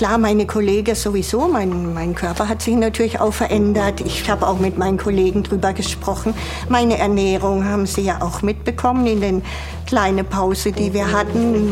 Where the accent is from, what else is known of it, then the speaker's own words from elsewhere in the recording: Southern Germany, Germany; now in Hamburg, Germany; Leider als Süddeutsche, bei uns ist fast immer sehr gutes, schönes Wetter.